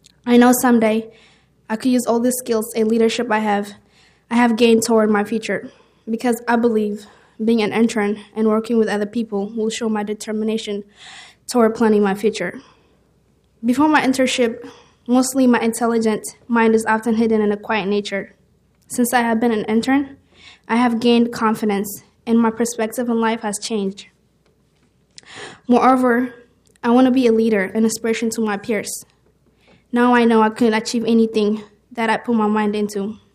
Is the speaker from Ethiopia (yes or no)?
yes; Ethiopia; I'm going to be a senior at James Madison High School. I'm originally from Ethiopia.